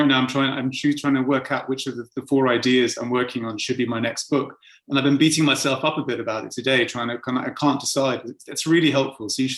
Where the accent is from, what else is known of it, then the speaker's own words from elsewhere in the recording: Cyprus; because I grew up in Cyprus again, and it's kind of steeped in Greek mythology.